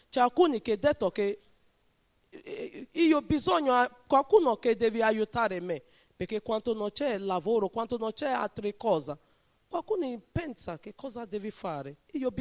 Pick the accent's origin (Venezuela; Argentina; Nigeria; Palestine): Nigeria; Benin City, Edo; Italian is a second language; now in Italy; vengo da Nigeria, città di Benin City.